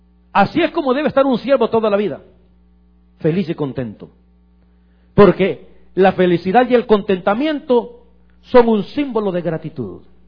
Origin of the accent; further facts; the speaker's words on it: El Salvador; Mira, yo entré a trabajar a un banco en mi país, en El Salvador.